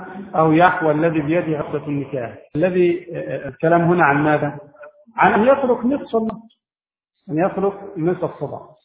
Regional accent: Egypt; الصداقة عندنا في مصر

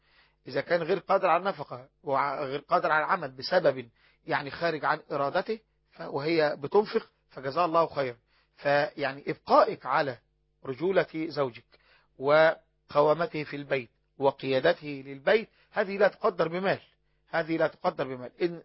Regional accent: Egypt; حتى أفقر الفقراء عندنا في مصر ما بيموتش من الجوع

